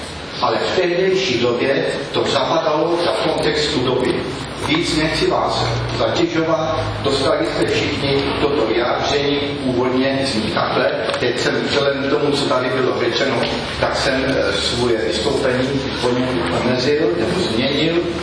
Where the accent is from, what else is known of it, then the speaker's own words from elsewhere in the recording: Poděbrady, Central Bohemian Region, Czechia; z Poděbra